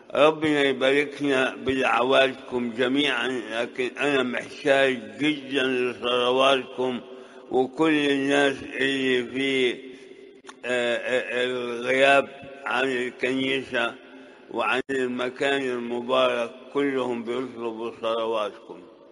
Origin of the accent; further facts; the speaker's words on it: Sudan; والحقيقة إحنا جينا من السودان وجينا في ظروف قاسية جدا